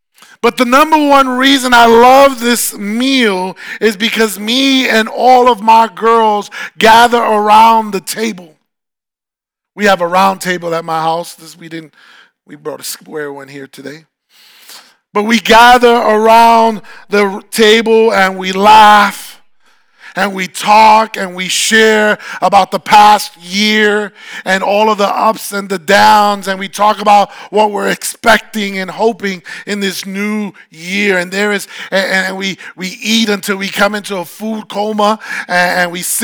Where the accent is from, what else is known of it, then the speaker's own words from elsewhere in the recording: New York, United States; Born and raised in New York. That's where the good pizza's at.